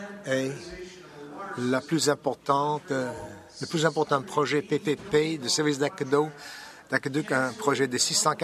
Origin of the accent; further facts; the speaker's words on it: Winnipeg, Manitoba, Canada; y compris chez moi à Winnipeg, où l'eau est encore prise d'assaut